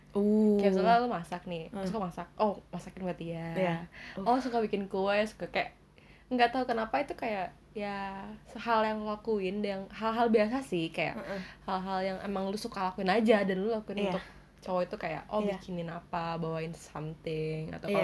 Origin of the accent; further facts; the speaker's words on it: Depok, West Java, Indonesia; karena kita dulu dari Depok ya, dan Depok itu kan kayak hasilnya kota yang dulu tuh ya masih ya desa lah bisa dibilang gitu kan.